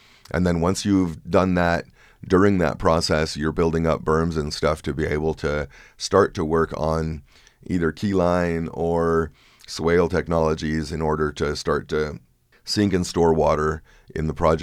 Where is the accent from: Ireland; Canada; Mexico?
Mexico; Juarez, Chihuahua; first language Spanish; English is a second language; also born or lived in New Mexico / El Paso; I grew up on both sides of it. Spanish was my first language. My mom's from the mountains of Chihuahua. And so I grew up a lot in Juarez, Mexico, and in New Mexico and in El Paso.